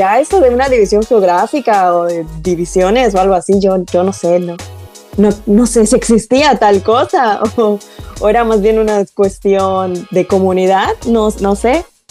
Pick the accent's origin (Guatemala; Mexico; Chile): Mexico; Muna, Yucatán; Yo creciendo en Mona, pues ahí está Uxmal a 10 minutos, 5 minutos, que la primaria te vas los 6 años, que es la única salida que haces.